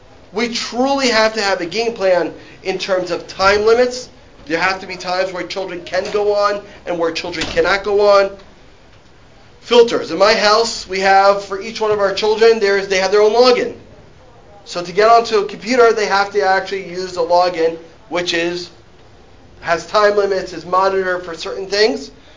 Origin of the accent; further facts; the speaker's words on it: Washington, District of Columbia, United States; Now, growing up in the Washington, D.C. area, it was all about the Redskins.